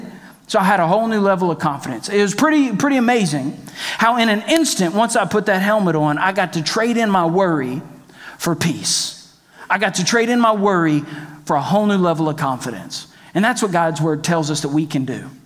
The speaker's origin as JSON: {"language": "English", "region": "Texas", "country": "United States", "tie": "born or raised there", "said": "When I was a little kid growing up in Texas"}